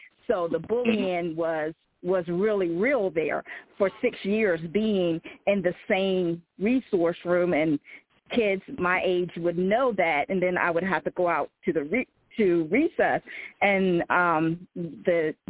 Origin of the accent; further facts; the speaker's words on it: Salisbury, Maryland, United States; That's where I'm from. I'm in from Salisbury, Maryland, on the Eastern Shore, raised there.